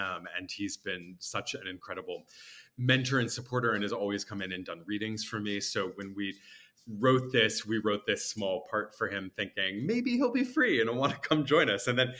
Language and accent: English; St. Louis, Missouri, United States; I think as a kid, like mostly growing up in St. Louis with my family